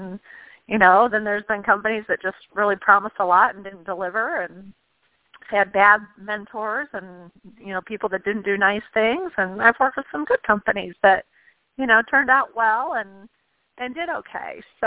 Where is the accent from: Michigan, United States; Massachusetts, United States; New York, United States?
Michigan, United States; We're born and raised in Michigan and had stopped on a layover in California.